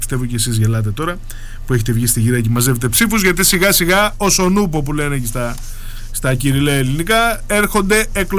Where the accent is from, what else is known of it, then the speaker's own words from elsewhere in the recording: Crete, Greece; Επειδή είμαι από την Κρήτη και δεν ξέρω σλαβομακεδονικά.